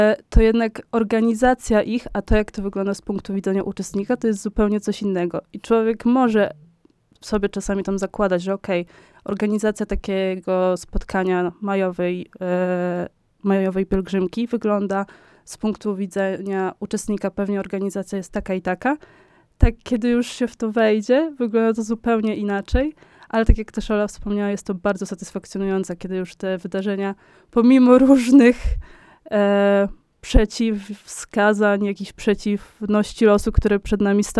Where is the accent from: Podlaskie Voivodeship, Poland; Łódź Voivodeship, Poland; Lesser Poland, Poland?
Podlaskie Voivodeship, Poland; Białystok; now in Lublin, Poland; Pochodzę z Białegostoku